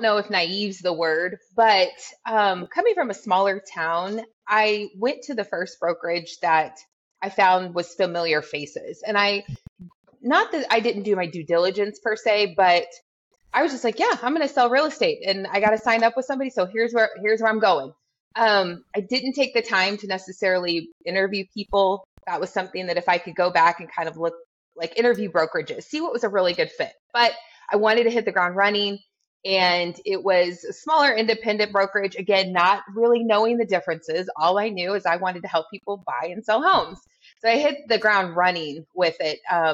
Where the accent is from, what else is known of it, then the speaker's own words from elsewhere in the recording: Junction City, Kansas, United States; I'm from Junction City, Kansas.